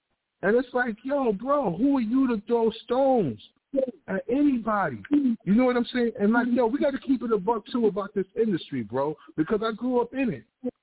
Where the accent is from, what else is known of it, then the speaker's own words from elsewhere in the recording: Mount Vernon, New York, United States; in New York here, of course, we can get all the area codes we want. So, but I'm from Mount Vernon. I grew up in the era. I grew up with everybody.